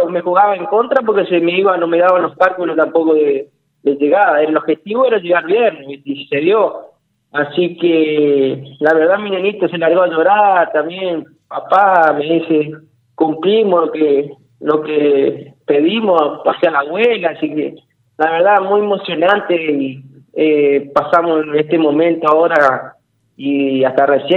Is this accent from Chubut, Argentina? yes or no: no; Avellaneda, Buenos Aires Province, Argentina; Sí, de Avellaneda